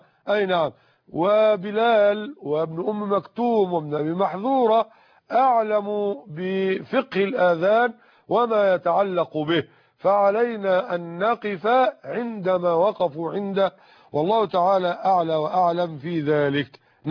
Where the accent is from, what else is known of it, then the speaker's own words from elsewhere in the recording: Nile Delta, Egypt; أما عندنا في الدلتا حيث لا تسنى لنا ذلك فبنضطر أن احنا ندفن فوق سطح الأرض.